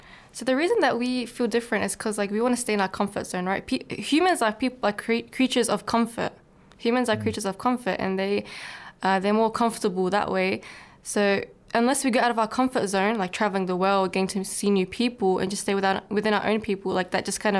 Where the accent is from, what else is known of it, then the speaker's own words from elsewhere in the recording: Australia; now in Iran; I was born and raised in Australia. I've been in Iran for a few years now because of my father's studies.